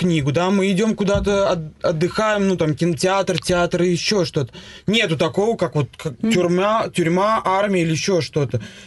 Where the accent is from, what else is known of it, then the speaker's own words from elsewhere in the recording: Moscow, Russia; Я из Москвы.